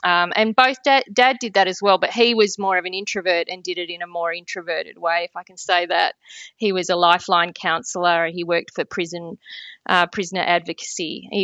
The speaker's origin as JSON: {"language": "English", "town": "Canberra", "region": "Australian Capital Territory", "country": "Australia", "tie": "born or raised there", "said": "Yes, I'm one of those rare species at Parliament House that lives in the in the place that everyone comes to and then leaves. My parents came to Canberra in the late 60s."}